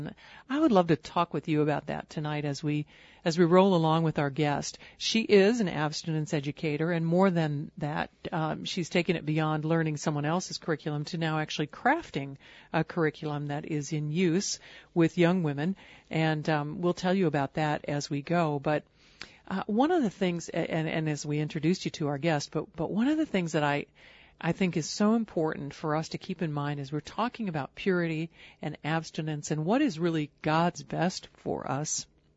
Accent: Georgia, United States; Recently, I've been starting my training to become an abstinence speaker in the public schools in my home state in Georgia.

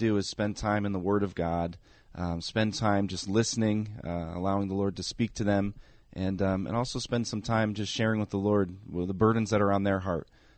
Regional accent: Connecticut, United States; now in Minnesota, United States; Yeah, so I grew up in Connecticut

